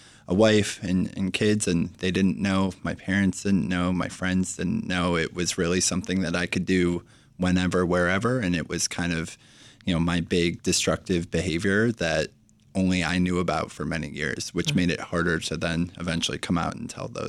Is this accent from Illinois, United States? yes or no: yes; Chicago, Illinois, United States; I'm from Chicago. I love the Cubs.